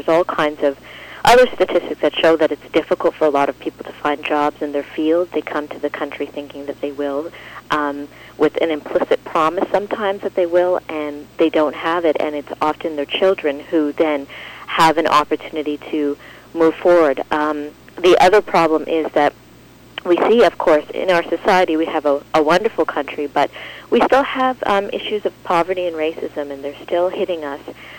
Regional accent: Toronto, Ontario, Canada; born there; I was born in Toronto.

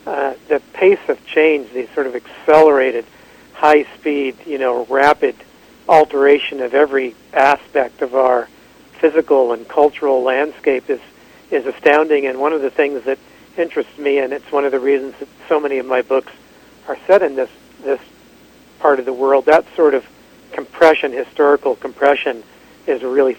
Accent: Seattle, Washington, United States; Yes, I was born in Seattle, and I've lived in the Pacific Northwest, you know, my entire life.

